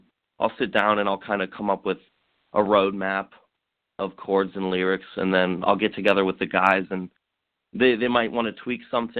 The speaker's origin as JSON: {"language": "English", "town": "Erie", "region": "Pennsylvania", "country": "United States", "lives_now": "Pittsburgh, United States", "said": "I moved here about a year ago, and I'm from Erie, Pennsylvania, excuse me, and there wasn't really much of a music scene up there"}